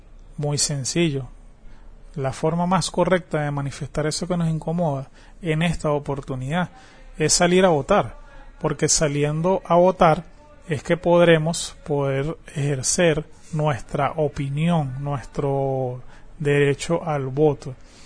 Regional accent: Venezuela; mi deber es, como venezolano, poderle indicar a usted que por favor, bueno, salga a votar

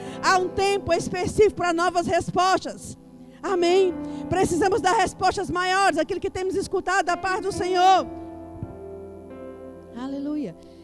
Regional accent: Recife, Pernambuco, Brazil; É diferente de onde eu vim, de Recife, a cultura é completamente diferente.

